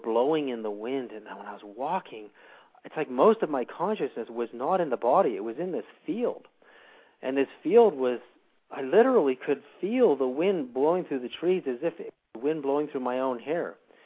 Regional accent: Vancouver, British Columbia, Canada; when I was living and growing up in Vancouver, British Columbia

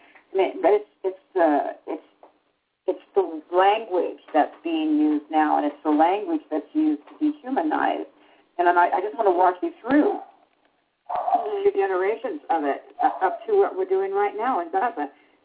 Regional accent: Pacific Northwest, United States; I'm from the Northwest. I'm from a Northwest tribe here, and I know people from Coeur d'Alene.

